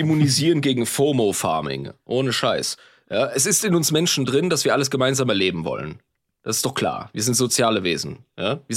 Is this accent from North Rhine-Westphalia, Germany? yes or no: no; Ludwigshafen, Rhineland-Palatinate, Germany; Wie alle wissen, komme ich aus Ludwigshafen, ja?